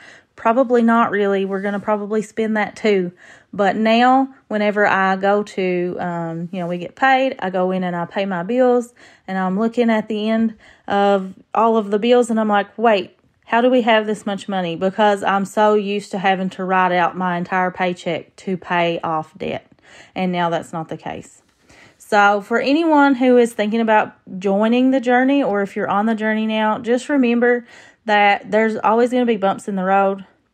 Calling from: Hazard, Kentucky, United States; from Hazard, Kentucky.

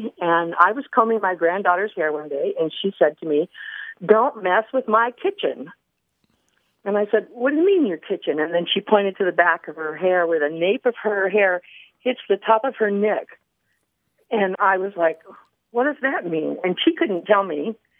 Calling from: Kenai, Alaska, United States; I'm calling from Kenai, Alaska.

